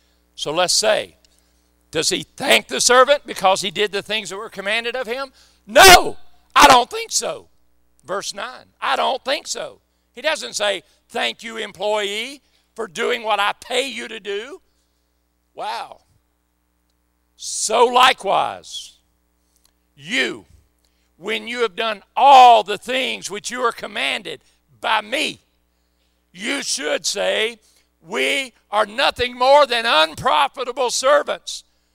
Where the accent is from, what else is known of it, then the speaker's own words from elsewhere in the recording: Mississippi, United States; So if y'all think I'm from Mississippi and therefore I hate black people, please be wrong on that.